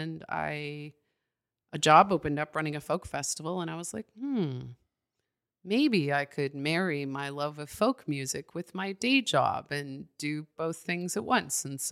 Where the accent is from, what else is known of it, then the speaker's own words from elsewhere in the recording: Quebec, Canada; I grew up in Quebec. So I'm an Anglophone Quebecer, mais je suis bilingue et je parle en français. I went to school in French in rural Quebec, just outside Montreal.